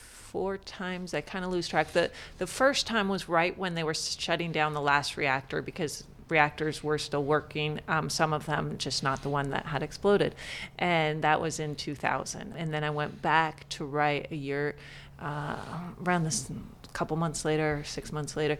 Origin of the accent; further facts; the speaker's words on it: California, United States; I didn't, you know, I'm from California, I'm lost.